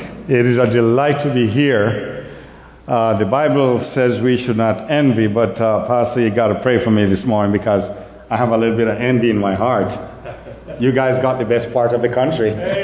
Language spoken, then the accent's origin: English; Jamaica; accent: Jamaican; now in United States; I'm originally from Jamaica. I've lived in the United States for 35 years now, so I am more an American than I'm a Jamaican, but I still have my Jamaican blood and my Jamaican accent.